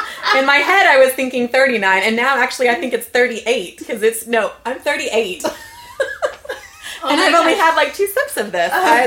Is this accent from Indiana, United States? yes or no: no; Dallas, Texas, United States; I grew up in Dallas and went to A&M.